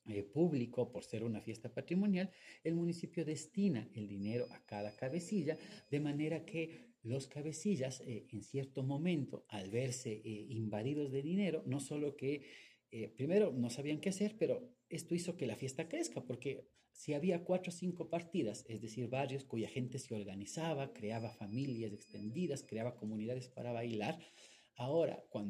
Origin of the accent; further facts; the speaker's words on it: Píllaro, Tungurahua, Ecuador; yo soy de Píllaro y la casa de mi abuela está ubicada en cerca de la Plaza 24 de Mayo